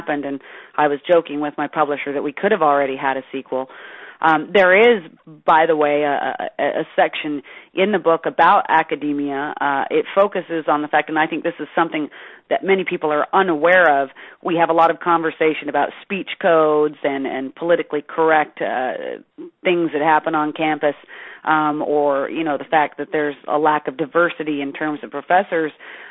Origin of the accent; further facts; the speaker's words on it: the West, United States; yes, I grew up in the West myself